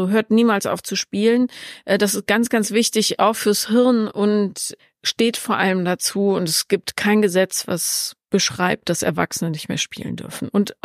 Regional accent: Bonn, North Rhine-Westphalia, Germany; Ich bin ja in Bonn aufgewachsen

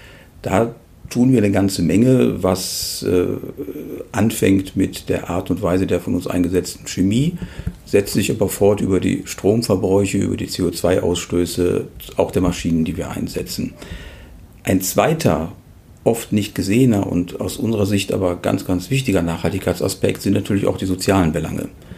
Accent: Leverkusen, North Rhine-Westphalia, Germany; Ich komme aus Leverkusen. Ich bin ein Kind des Bayerwerkes.

